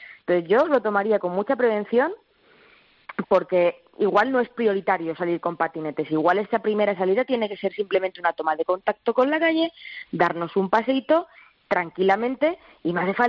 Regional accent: Belmonte, Castilla-La Mancha, Spain; now in Madrid, Spain; el que vive en mi pueblo, en Belmonte, que soy de Cuenca

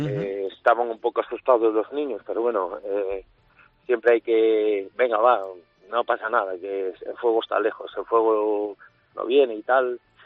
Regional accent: Pontevedra, Galicia, Spain; Yo, aunque siempre digo que soy de Pontevedra, realmente yo vivo en Condomar, entre Bayona y Vigo

